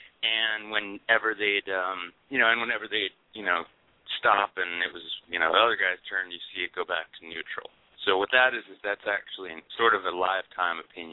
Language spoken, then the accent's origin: English; New England, United States; But having, you know, I come from New England, and I'm familiar with Mitt Romney from his time as governor of Massachusetts.